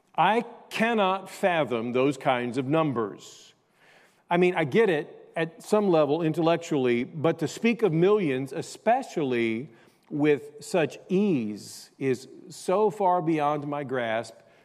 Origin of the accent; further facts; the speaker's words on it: Cahokia, Illinois, United States; also born or lived in East St. Louis; So St. Louis, East St. Louis, and then my hometown, Cahokia, Illinois. In time, that became a pretty rough area.